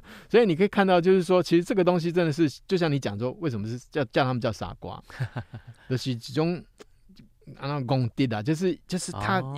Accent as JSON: {"language": "Chinese", "country": "Taiwan", "said": "那可是我们台湾人不，我们不爱啊，我们爱吃那个有运动过的啊，"}